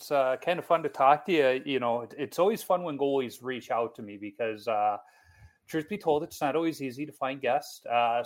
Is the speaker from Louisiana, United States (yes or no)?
no; Chicago, Illinois, United States; now in Minnesota, United States; I grew up in Chicago, I now live in Minnesota